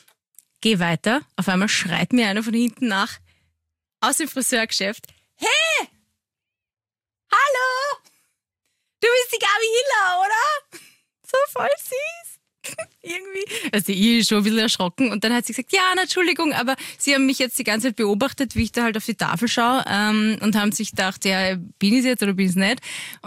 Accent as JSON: {"language": "German", "region": "Vienna", "country": "Austria", "said": "Also ich bin ja aus Wien."}